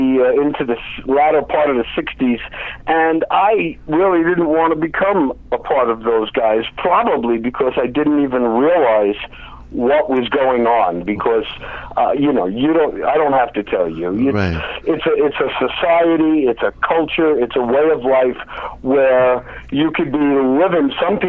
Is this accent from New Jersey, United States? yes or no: yes; New Jersey, United States; As you can tell from this barely audible accent that I have, I'm from the New Jersey area.